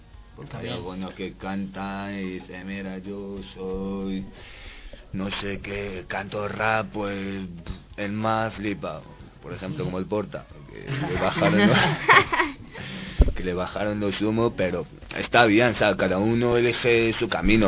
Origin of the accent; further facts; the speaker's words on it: Morocco; now in Madrid, Spain; yo vivo aquí, soy marroquí y llevo casi más o menos 10 años, falta 3 meses, y vivo en Estrecho.